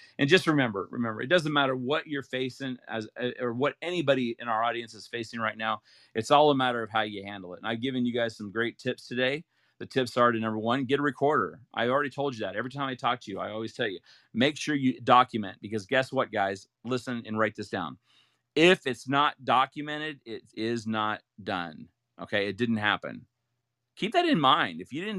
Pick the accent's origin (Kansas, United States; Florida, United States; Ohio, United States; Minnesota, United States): Ohio, United States; also born or lived in Utah; I grew up in Ohio and went to college at, you know, Brigham Young University, and never, and that's in Utah.